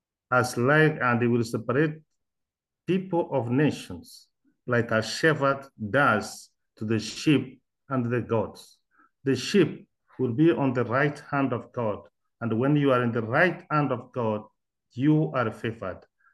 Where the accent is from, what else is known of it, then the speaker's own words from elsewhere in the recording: Kenya; And I am from Kenya